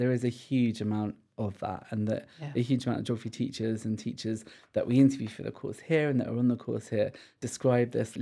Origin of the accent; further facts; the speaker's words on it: Guildford, South East England, United Kingdom; So I grew up in Guildford, so just southwest of London